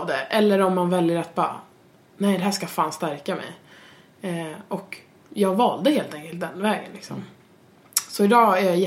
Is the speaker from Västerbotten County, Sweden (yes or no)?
yes; Umeå, Västerbotten County, Sweden; Jag är också från Umeå. Jag är född i Umeå.